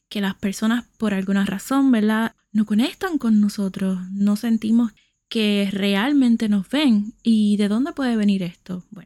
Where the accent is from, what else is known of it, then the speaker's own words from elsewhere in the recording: Puerto Rico; puertorriqueña y tu sanadora holística favorita